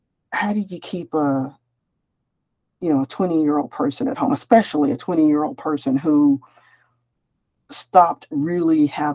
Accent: Denver, Colorado, United States; And I said, I was born in, Denver, Colorado. I'm from Denver, Colorado.

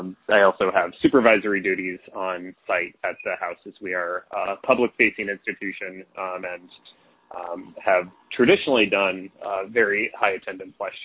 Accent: Sparland, Illinois, United States; I am originally from the Midwest, so I grew up on a farm in central Illinois, Sparland, Illinois, so not too far from Bloomington and Indiana University.

